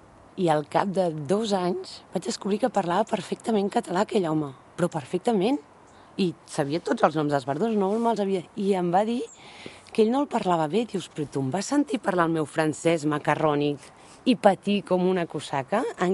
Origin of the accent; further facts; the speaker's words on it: Barcelona, Catalonia, Spain; moved away; per la gent d'aquí jo no sóc d'aquí. I crec que no ho seré mai. Jo sóc de Barcelona, és a dir, que se'm presenta sempre així. Serà per l'accent, serà... Pels de Barcelona ja no sóc d'allà, perquè ja no tinc l'accent d'allà.